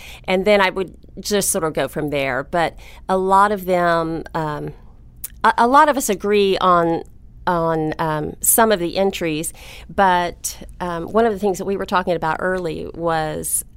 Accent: Oklahoma City, Oklahoma, United States; Well, you know, I'm from Oklahoma City originally

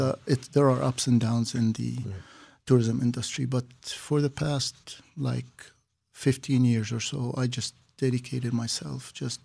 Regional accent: Jerusalem, Jerusalem District, Israel; I was born in the Holy City of Jerusalem.

